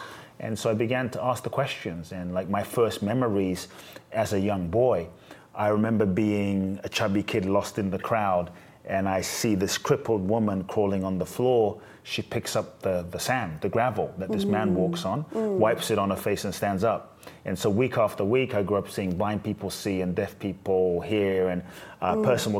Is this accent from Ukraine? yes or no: no; London, United Kingdom; moved away as an adult; now in United States; my father's from Ghana. Uh-huh. My mother's Japanese. I grew up in London, and since 18, I've been in the U.S. So kind of over half my life now.